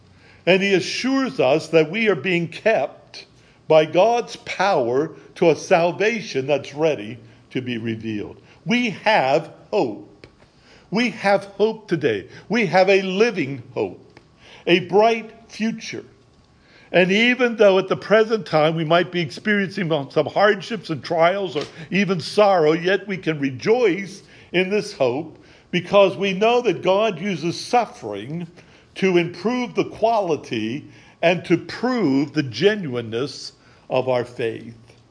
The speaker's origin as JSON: {"language": "English", "region": "Missouri", "country": "United States", "said": "But I'm from Stanley's home state, Missouri."}